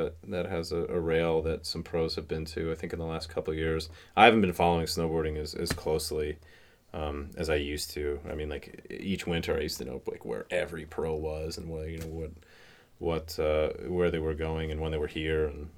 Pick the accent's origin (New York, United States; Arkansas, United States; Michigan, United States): New York, United States; Syracuse; Born and raised in Syracuse. I lived here till I was 18, went to high school.